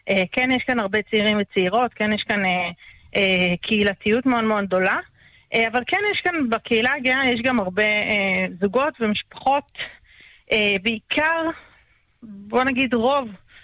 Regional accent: Northern District, Israel; שם נולדתי, שם גדלתי, גם זוגתי, שתינו מרמת הגולן.

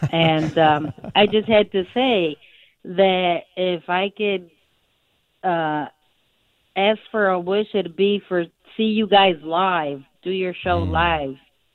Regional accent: United States; I'm first generation here Mexican American and I was raised in the Latin Mass

